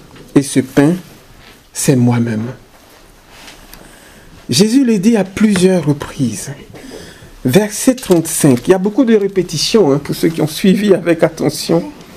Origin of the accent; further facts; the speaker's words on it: Côte d’Ivoire; Chez moi, en Côte d'Ivoire, on fait des sauces à l'oignon, uniquement à l'oignon, avec de la viande.